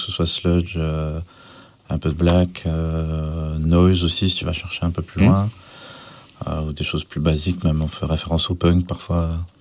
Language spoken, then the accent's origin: French; Montbéliard, Bourgogne-Franche-Comté, France; moi je suis le seul qui n'est pas de Besançon même. Je viens de Montbéliard, une petite ville à une heure de Besançon, au nord.